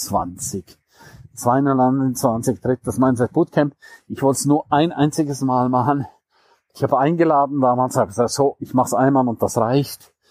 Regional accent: St. Moritz, Graubünden, Switzerland; Der Herbst in meiner Heimat mitten in den Bergen, der ist ein absoluter Traum.

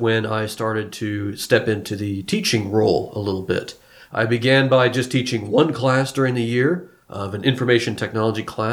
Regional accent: Smith River, California, United States; Well, I'm a proud native of the Del Kerr area. I grew up in Smith River Elementary School is the school I went to, and I graduated from the Del Norte County High School.

